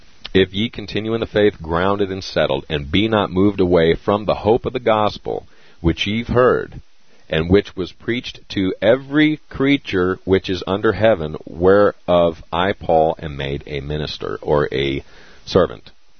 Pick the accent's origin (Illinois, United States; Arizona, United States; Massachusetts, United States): Arizona, United States; also born or lived in California; I wasn't necessarily born in Arizona. I was raised in Arizona. I was born in California, but we'll sweep that one under the rug.